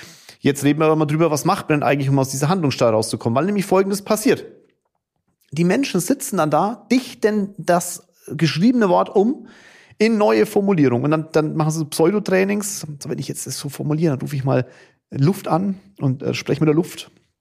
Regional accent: Kulmbach, Bavaria, Germany; Ich komme aus Kulmbach, machen wir Bratwürste, okay?

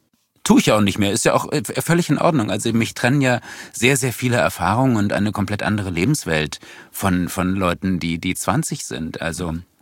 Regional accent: Berlin, Germany; born there; In Wilmersdorf, im Gertrauden-Krankenhaus bei den Nonnen.

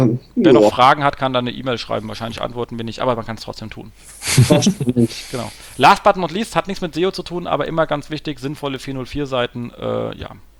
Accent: Hesse, Germany; sag mal da so als Hesse, gell?

